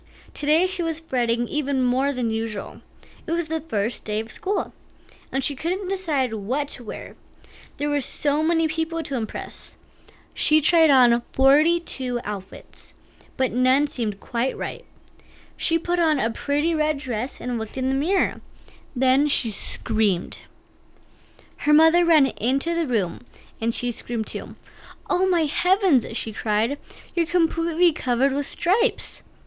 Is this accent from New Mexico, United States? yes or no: yes; Farmington, New Mexico, United States; I go to school at Mesa View Middle School, and I'm from Farmington, New Mexico.